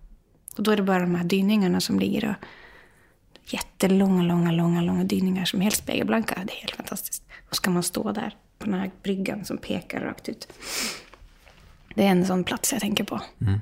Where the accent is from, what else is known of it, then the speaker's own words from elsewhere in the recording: Molde, Møre og Romsdal, Norway; Vi kommer ju från Molde och den lilla staden är ju fantastisk i sig.